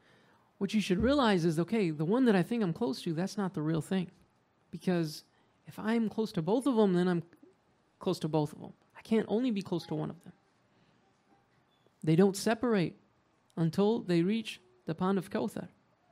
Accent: United States; I'm from America.

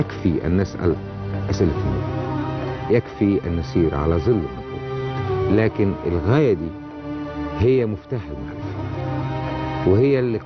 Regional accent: Cairo, Cairo Governorate, Egypt; also born or lived in Asyut; يعني انا حقيقه ولدت في صعيد مصر، لكن ولاده في عاصمه ايضا، اسيوط العاصمه. وانتقلت اسرتي وانا في الخامسه من عمري الى القاهره، فانتقلت الى شوارع وحواري القاهره الفقيره.

